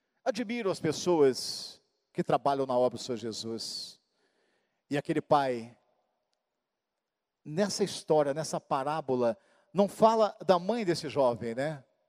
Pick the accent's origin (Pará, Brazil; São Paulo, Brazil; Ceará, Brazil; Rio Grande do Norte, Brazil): São Paulo, Brazil; Fernandópolis; em Fernandópolis onde eu fui criado, onde eu fui humilhado, onde eu fui desprezado praticamente.